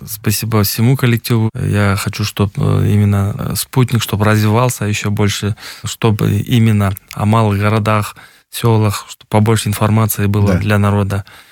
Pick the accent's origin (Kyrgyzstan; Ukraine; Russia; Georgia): Kyrgyzstan; Kant, Chüy Region; Я как бы коренной житель, я там и буду жить, я там буду и работать, я там и буду умирать.